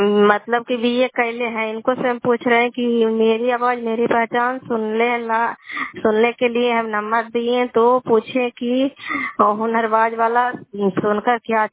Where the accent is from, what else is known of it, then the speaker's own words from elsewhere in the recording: Nalanda, Bihar, India; घर कल्याणपुर वाली बेलसी पंचायत प्रखंड चंडी जिला ललंदा का निवासी हूँ।